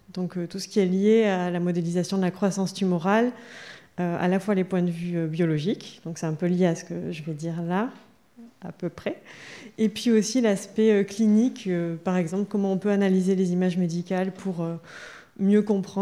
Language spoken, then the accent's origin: French; Nouvelle-Aquitaine, France; Donc moi je viens du Pays Basque, comme on le voit dans mon nom. J'ai fait mon lycée à Bayonne